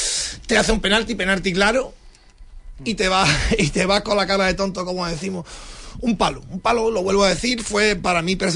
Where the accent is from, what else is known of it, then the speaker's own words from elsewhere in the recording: Moguer, Andalusia, Spain; Yo soy de Moguer, sabes lo moguereño que soy, que miro mucho por mi pueblo.